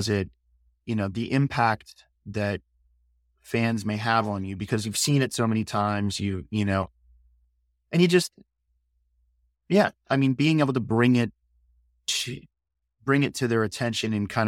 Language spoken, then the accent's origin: English; Wyomissing, Pennsylvania, United States; it's literally probably the most famous person in the world is from my little hometown in Wyomissing, Pennsylvania.